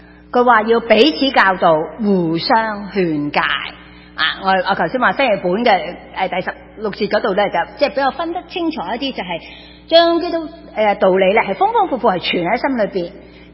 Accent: China; 我们中国人都懂讲，一样米养白羊人嘛

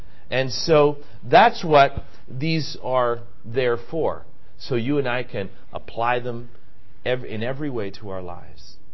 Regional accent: Chile; A young guy got married to a Chilean girl. And they got married in Chile, in my hometown.

